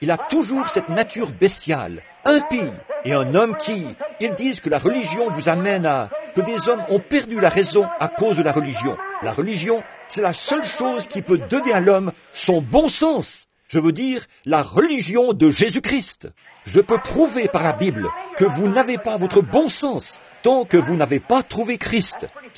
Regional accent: United States; Bon, ici, je suis américain, et vous le savez.

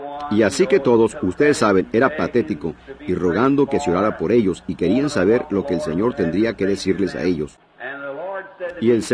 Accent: Indiana, United States; Eso es cerca de mi ciudad natal donde nací y fui criado, aquí en Indiana.

